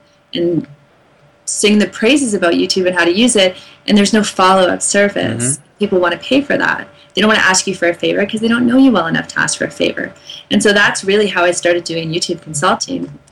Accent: Canada; as a Canadian

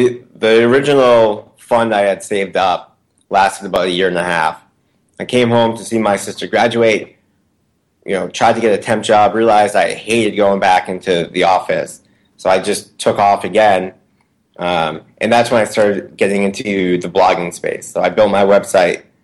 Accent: United States; Yeah, well, you know, as an American, I only get 2 weeks vacation a year.

